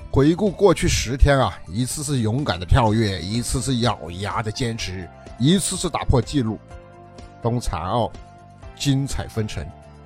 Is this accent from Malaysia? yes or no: no; China; 我骄傲，我是中国人